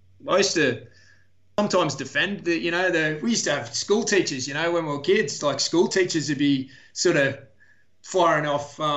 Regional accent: Wollongong, New South Wales, Australia; And we grew up in Wollongong. So it was, you know, Dragon Steelers territory

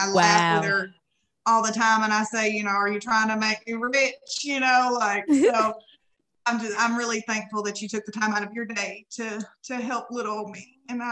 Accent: Arkansas, United States; I'm from Arkansas.

